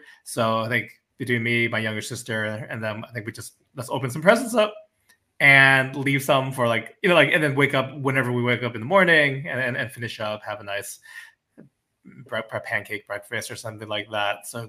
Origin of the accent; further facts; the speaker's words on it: New York, United States; I grew up with them in New York. Holidays and special occasions, we all see each other.